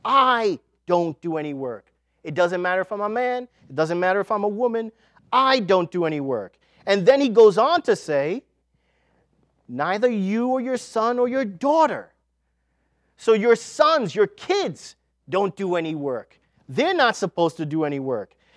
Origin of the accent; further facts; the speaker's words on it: New York City, New York, United States; So I grew up in New York City.